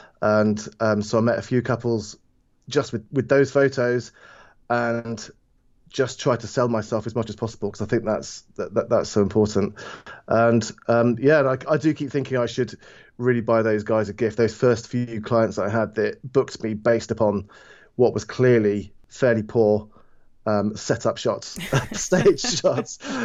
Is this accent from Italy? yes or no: no; Bristol, South West England, United Kingdom; probably more popular was the ones of my hometown, Bristol, in the UK.